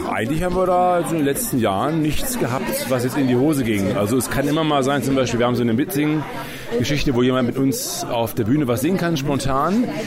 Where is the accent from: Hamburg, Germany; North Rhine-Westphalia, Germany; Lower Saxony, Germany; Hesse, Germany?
Lower Saxony, Germany; Hanover; als Hannoveraner kommt man ja nicht so oft hier in die Gegend.